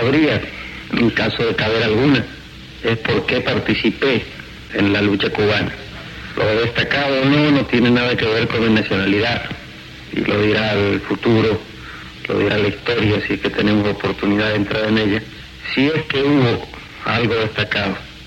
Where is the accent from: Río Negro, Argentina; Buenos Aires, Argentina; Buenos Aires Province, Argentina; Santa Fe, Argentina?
Santa Fe, Argentina; Rosario; born there; Bueno, usted sabe, pues es una cosa pública y notoria que nací en la Argentina.